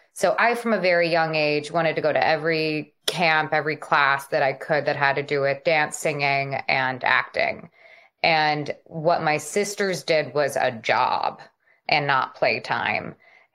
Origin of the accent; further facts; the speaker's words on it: Los Angeles, California, United States; I was born and raised in the Valley. I was raised everywhere in the Valley. We covered quite a span of the San Fernando Valley in Los Angeles.